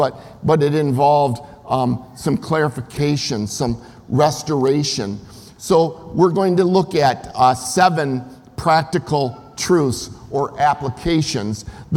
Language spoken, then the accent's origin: English; Michigan, United States; they lived together in a small town where we grew up in Michigan.